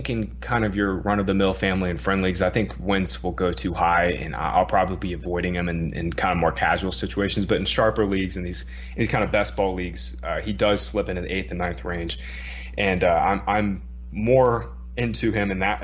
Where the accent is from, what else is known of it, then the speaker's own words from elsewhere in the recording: North Carolina, United States; born there; also born or lived in Jacksonville; I was born in North Carolina